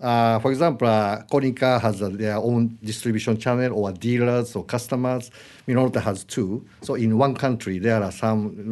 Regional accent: Osaka, Japan; Actually, I'm from Osaka.

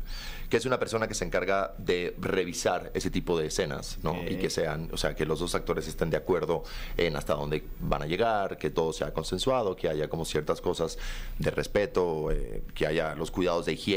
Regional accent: Mexico; also born or lived in Cuba; O sea, yo ya de por sí soy un migrante. Yo soy un cubano que en México creció y aquí hice mi carrera.

